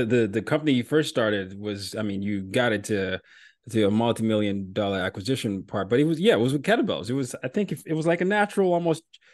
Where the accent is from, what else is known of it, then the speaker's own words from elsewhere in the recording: Nigeria; I'm from Nigeria